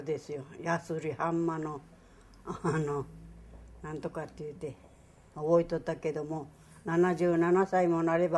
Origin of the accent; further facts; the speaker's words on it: Nagasaki, Japan; born there; 私は長崎県北松浦郡行月町で生まれました。14歳の時に高野島造船所に挺身隊で行きました。